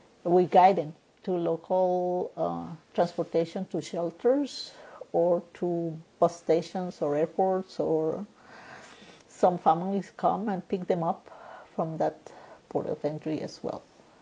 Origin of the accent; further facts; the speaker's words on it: Guatemala; also born or lived in Central America; I am originally from Guatemala, and I am familiar with the living circumstances that refugees leave behind in their home countries. As an immigrant myself, a Guatemalteca and an indigenous person